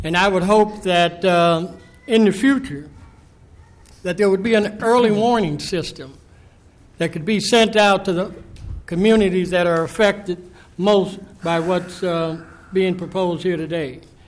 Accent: Saint Paul, Minnesota, United States; I was born and raised in the Summit University area

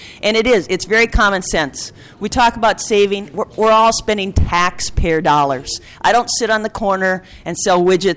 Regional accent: Winona, Minnesota, United States; And particularly in Winona, I come from the Winona, Minnesota area, I have a health care provider there that is not part of the big network.

